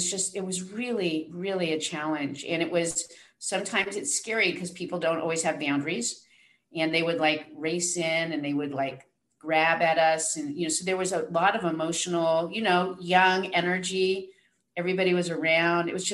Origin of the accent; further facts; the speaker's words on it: New York, United States; Well, it took me a long time to splurge because I came from New York